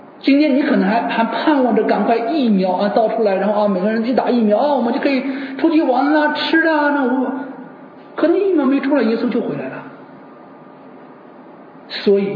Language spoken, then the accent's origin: Chinese; China; 甚至呢在中国，我是一个中国人，在中国呢